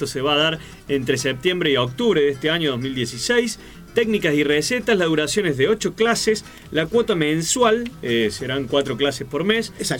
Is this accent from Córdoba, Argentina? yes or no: yes; Córdoba, Argentina; veo que uno como cordobés medio escéptico, medio huraño